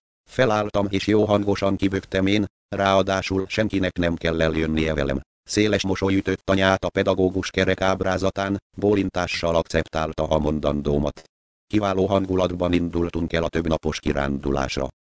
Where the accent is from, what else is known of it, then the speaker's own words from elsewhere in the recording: Budapest, Hungary; én mégis, mint egy angyalföldi aszfaltbetyár nőttem fel.